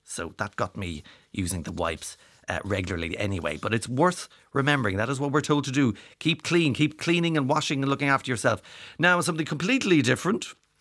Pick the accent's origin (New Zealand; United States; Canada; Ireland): Ireland; We don't want lovely. We're Irish.